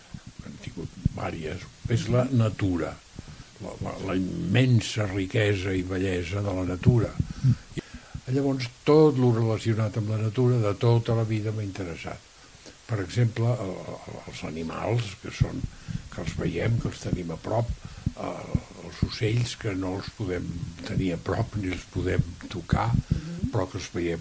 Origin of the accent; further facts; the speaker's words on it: Barcelona, Catalonia, Spain; born there; also born or lived in Torroella de Montgrí; vaig néixer a Barcelona, de la qual no me n'arrepenteixo, sóc d'una antiga família empordanesa de Torroella de Montgrí i molt temps enrere provinent de Palafrugell